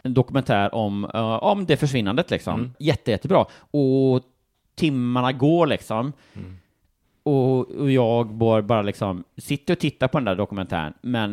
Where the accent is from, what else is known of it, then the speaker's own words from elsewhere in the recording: Småland, Sweden; jag är från Småland ändå.